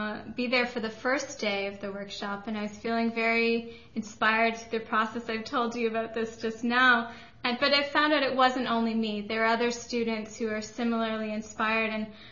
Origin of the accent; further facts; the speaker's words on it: Toronto, Ontario, Canada; She has her master's in business administration from York University in my hometown, Toronto.